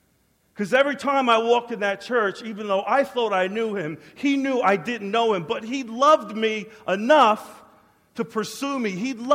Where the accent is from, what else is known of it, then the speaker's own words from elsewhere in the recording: New York, United States; Growing up on Long Island, man, just fooling around my friends, running into Manhattan, you know